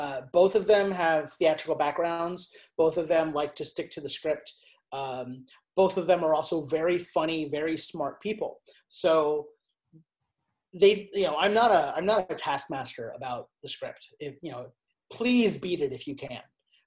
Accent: Kentucky, United States; And so growing up in Northern Kentucky, you know, you feel like you're on Tatooine.

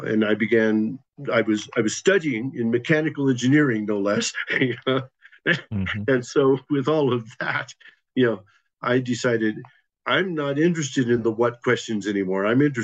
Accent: Colorado, United States; I grew up in Colorado in a Methodist tradition

